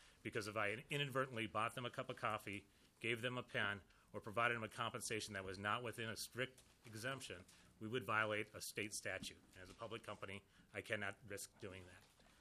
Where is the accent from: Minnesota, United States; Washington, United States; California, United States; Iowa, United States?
Minnesota, United States; St. Anthony; I am a constituent. I grew up in St. Anthony Village.